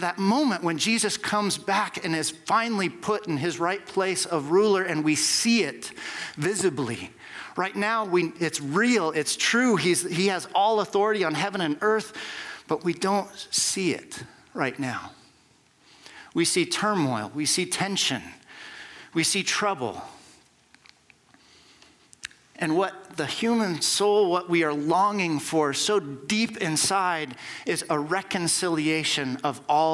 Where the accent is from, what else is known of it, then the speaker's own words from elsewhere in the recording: Wyoming, United States; I mean, I'm from Wyoming, man. My grandparents, they grew up on this land, and they knew how to pull themselves up from their bootstraps.